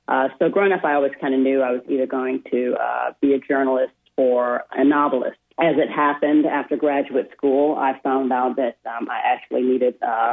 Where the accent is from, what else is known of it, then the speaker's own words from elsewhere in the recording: Muskegon, Michigan, United States; also born or lived in St. Joseph; I was born in St. Joe, and then my family moved to Muskegon when I was about nine. So I have, you know, I spent all of my childhood and growing up in Western Michigan.